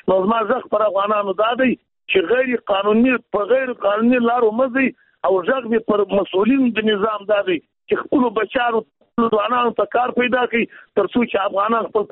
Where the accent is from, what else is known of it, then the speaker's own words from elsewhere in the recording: Jowzjan, Afghanistan; زه د بادغیس نه یم، د جوزجان څخه یم.